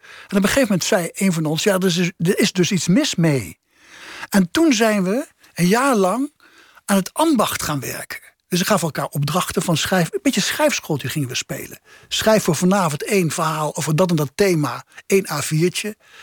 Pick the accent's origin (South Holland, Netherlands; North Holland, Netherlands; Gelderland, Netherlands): Gelderland, Netherlands; born there; de krant van mijn geboortestreek, de Gelderlanden.